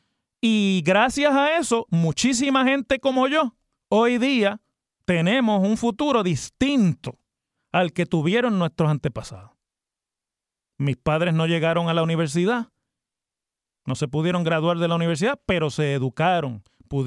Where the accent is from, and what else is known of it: Puerto Rico